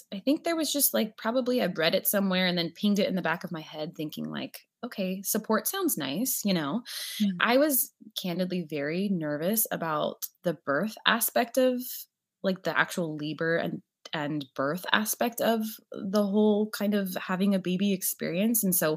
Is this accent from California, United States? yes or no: yes; California, United States; I'm originally from California